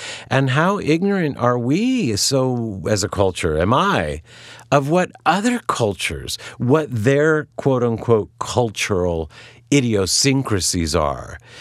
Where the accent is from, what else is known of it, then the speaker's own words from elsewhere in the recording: Cleveland, Ohio, United States; oh, that's me growing up in Ohio. That's where that comes from. That comes from Cleveland, or that comes from my mom